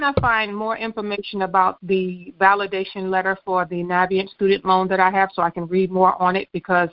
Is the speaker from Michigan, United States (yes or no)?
no; New Jersey, United States; I'm from New Jersey.